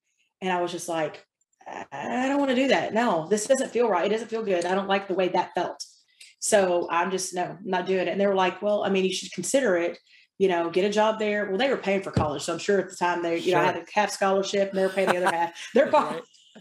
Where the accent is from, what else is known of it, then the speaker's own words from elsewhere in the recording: Arkansas, United States; I mean, I was from Arkansas. You didn't have the internet back then.